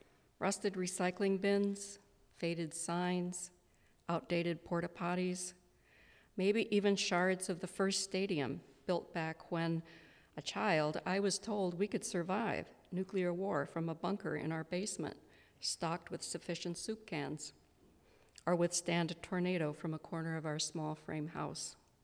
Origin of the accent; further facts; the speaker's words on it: Kansas, United States; I'm from Kansas. And Quivira is a wildlife refuge not far from my grandfather's farm, actually, but I had never visited it until I went back to Kansas a few years ago